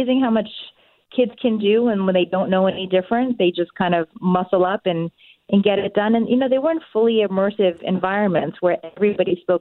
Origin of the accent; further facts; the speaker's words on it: United States; first language Japanese; English is a second language; So Japanese is actually my first language, though I grew up in the U.S. because mm-hmm. my mom is a first-gen immigrant from Japan.